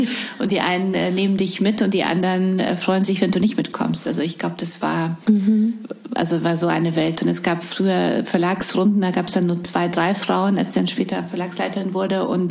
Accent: Poland; Also ich komme aus Polen.

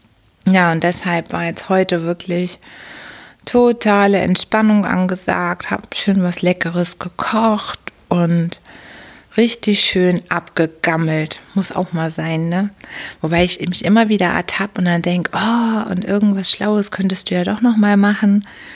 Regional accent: Hamburg, Germany; Und wir Hamburger mögen das aber auch, wobei Sommer und Sonne natürlich schöner ist, aber so als echtes Hamburger Dern kann einen das nicht schocken.

